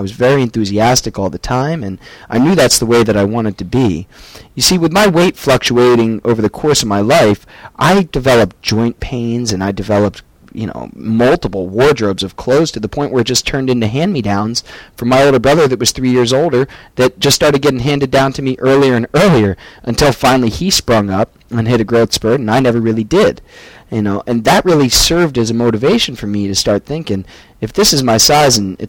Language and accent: English; Pennsylvania, United States; also born or lived in Michigan; growing up as a child, and for the most part, I was a really happy kid, up until the point where I moved from Michigan to Pennsylvania, and that was about the age 6 and a half